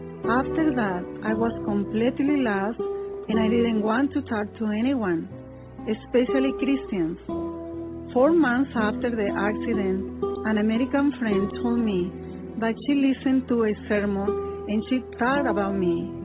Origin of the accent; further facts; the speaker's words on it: Brazil; I am from Brazil.